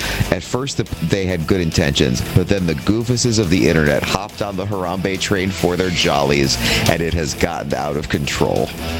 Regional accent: Ohio, United States; I would be a poor meme ombudsman if I didn't tell you about what happened in Cincinnati, my home state of Ohio today.

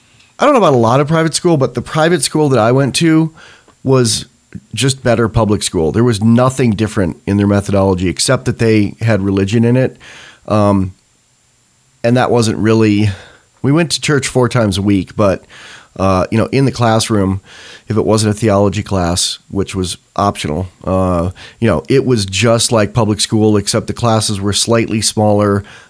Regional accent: New York, United States; yeah, I grew up in New York State, and my sister is a retired educator, not too far from you in Ithaca.

